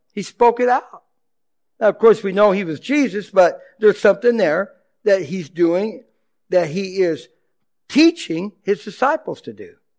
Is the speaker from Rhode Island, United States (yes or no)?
no; Aberdeen, North Carolina, United States; I'm from Aberdeen, North Carolina, and we're rocking it, something.